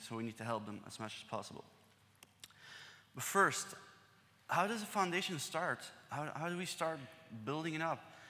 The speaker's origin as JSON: {"language": "English", "country": "Belgium", "second_language": "English", "said": "excuse me, I'm from Belgium"}